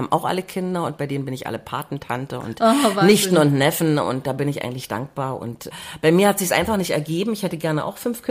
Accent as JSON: {"language": "German", "town": "Wittenberg", "region": "Saxony-Anhalt", "country": "Germany", "tie": "born or raised there", "said": "wenn ich in meiner Heimatstadt Lutherstadt-Wittenberg bin"}